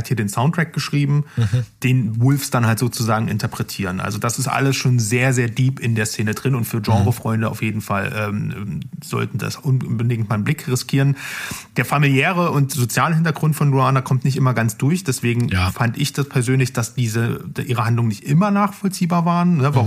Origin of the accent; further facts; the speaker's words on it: Saxony, Germany; Ich komme aus der Oberlausitz, Leute.